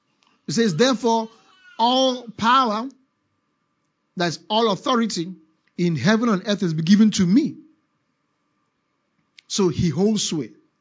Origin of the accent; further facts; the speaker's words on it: Enugu, Enugu State, Nigeria; You know, I grew up in Enugu